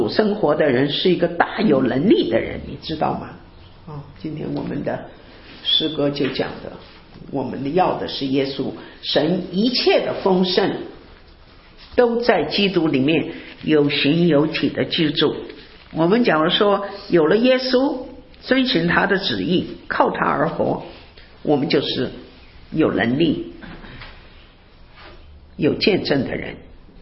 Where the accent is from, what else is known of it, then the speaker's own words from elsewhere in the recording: China; 我们中国人觉得我们就是受了一些